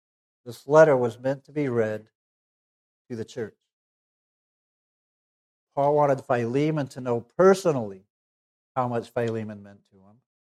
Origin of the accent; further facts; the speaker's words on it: Massachusetts, United States; I was a child growing up in Massachusetts. My dad was a preacher at a small church in Massachusetts.